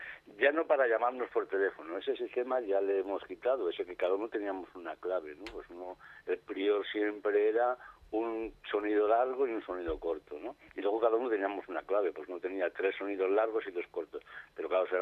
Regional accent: Madrid, Community of Madrid, Spain; yo soy de Madrid.

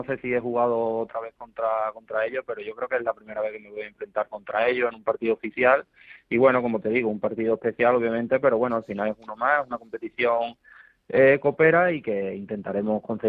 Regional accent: Utrera, Andalusia, Spain; Yo nací en Utrera.

